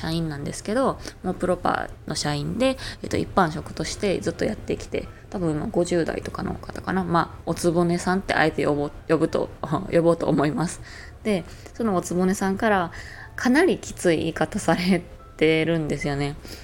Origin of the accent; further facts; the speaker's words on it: Kansai, Japan; accent: Kansai dialect; まあそんな言いながら私もめちゃめちゃバリバリ関西弁なんで一緒なんですけど